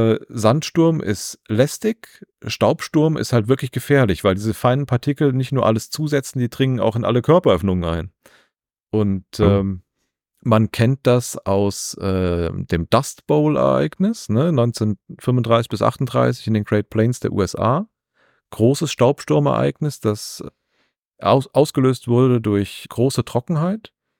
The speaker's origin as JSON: {"language": "German", "region": "Rhineland-Palatinate", "country": "Germany", "said": "Ich komme ja aus dem Westerwald."}